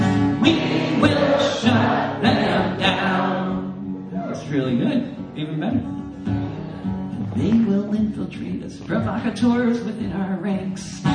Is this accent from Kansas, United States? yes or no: no; Boston, Massachusetts, United States; now in Olympia, United States; Now he's police chief in Boston, my hometown.